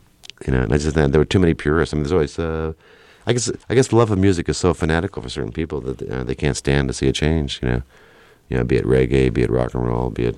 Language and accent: English; New York, United States; also born or lived in Texas / Ohio; I grew up all over the country. Born in Texas, raised about half and half between New York and Ohio. Yeah, I grew up in New York three times, yes.